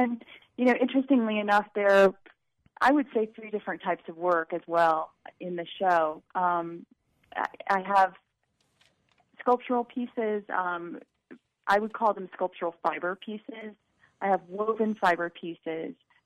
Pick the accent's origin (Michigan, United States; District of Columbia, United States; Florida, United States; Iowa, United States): Iowa, United States; The first thing that really comes to mind is I grew up in Iowa